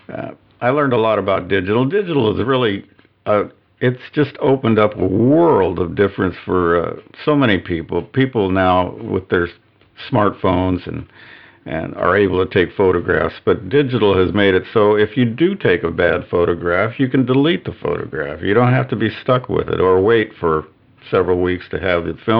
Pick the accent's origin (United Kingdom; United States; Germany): United States; Inglewood, California; also born or lived in Hollywood; yes, born in Hollywood, started my first few years of growing up in Englewood, California.